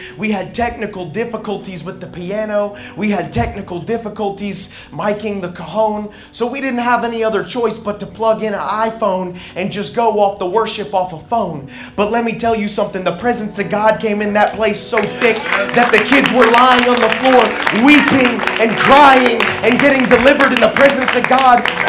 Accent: Okeechobee, Florida, United States; I'm from Okeechobee. I know a little bit about flag ponds.

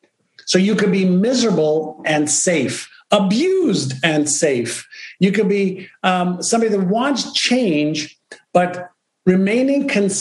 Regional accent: Montreal, Quebec, Canada; English is a second language; also born or lived in Israel; When I was younger, I moved from Israel to Montreal and started my first grade education there, not knowing the English or French language.

